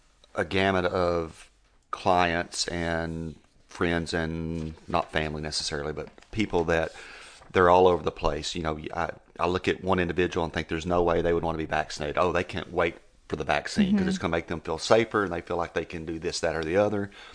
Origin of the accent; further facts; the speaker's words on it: Texas, United States; also born or lived in Georgia; But I'm from Texas. I talk a little weird. And so especially now that I've been in Georgia for over 20 years